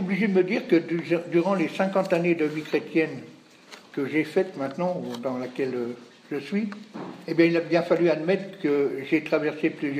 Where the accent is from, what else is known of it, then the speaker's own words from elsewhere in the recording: Rouen, Normandy, France; né à Rouen en 1902, et j'ai été élevé à Rouen